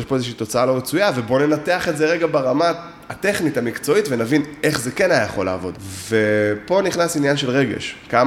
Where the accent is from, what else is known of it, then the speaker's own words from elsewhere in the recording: Haifa District, Israel; גדלתי בקריות, בסדר? עכשיו, לא משהו, הקריות זה מקום רע, כן?